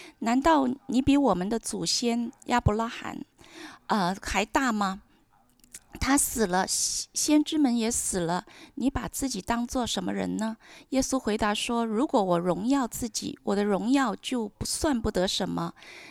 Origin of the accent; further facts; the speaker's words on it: Australia; now in Canada; 当人们听到我的口音就发现我是土澳，在澳洲出生长大的